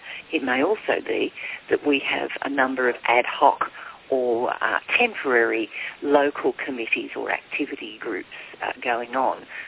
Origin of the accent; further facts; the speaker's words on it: Australia; And so as an Australian, of course, I always find it difficult to speak in English